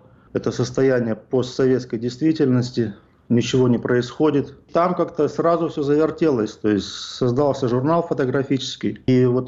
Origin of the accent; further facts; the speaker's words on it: Ukraine; moved away as an adult; also born or lived in Kazakhstan; now in United States; Я вырос в Украине. В 81 году отец решил из Казахстана уезжать полностью домой, в Украину, потому что он из Украины. Вырос я в Украине